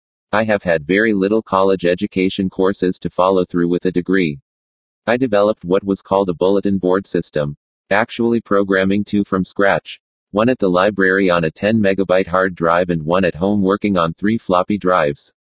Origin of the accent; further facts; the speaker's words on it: San Bernardino, California, United States; I was born and raised here in San Bernardino